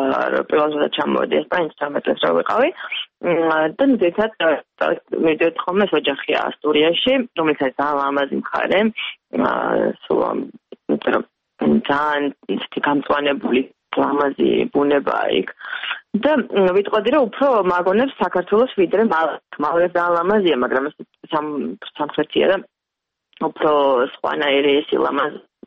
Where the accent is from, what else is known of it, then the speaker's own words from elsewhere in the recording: Tbilisi, Georgia; მაგრამ თბილისში გავიზარდე.